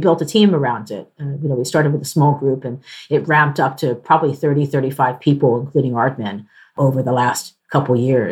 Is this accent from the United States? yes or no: yes; United States; now in United Kingdom; One of the things I've learned as an American over here is that you can actually get the government to fund creative R&D